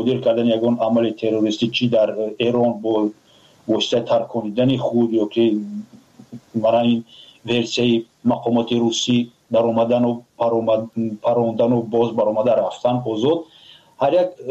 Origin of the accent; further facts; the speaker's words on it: Tajikistan; تاجیکان که ما تاجیک هستیم نداریم